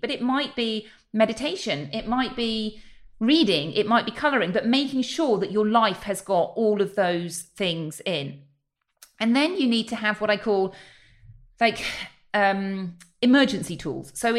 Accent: Spain; English is a second language; Growing up in Spain, we're just so spoiled in terms of fruit and vegetables.

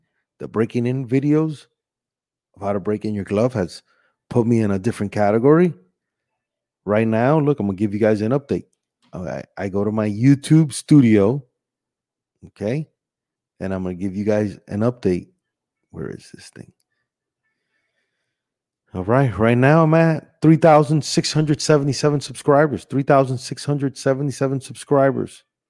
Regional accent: Miami, Florida, United States; also born or lived in Cuba; even though I was born in Cuba, but I was raised here in Miami.

